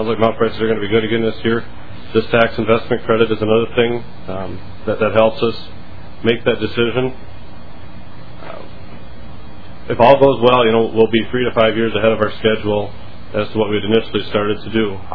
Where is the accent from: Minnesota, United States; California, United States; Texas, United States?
Minnesota, United States; Litchfield; I'm from Litchfield, Minnesota, and I guess I represent my dairy farm and other dairy farms across the state.